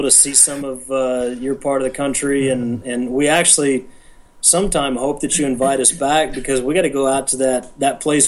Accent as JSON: {"language": "English", "town": "Orlando", "region": "Florida", "country": "United States", "said": "I'm from Orlando, man."}